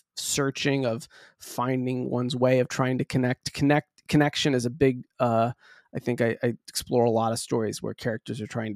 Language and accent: English; Deep South, United States; also born or lived in Midwest; I grew up in the Midwest, and then the other, I grew up after the Midwest, I grew up in the Deep South, and I've spoken about this too. I was a Jewish kid in the Deep South